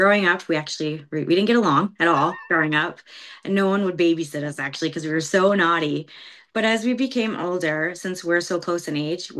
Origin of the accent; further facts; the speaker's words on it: Derby Line, Vermont, United States; We grew up in Derby Line, then we moved to Derby.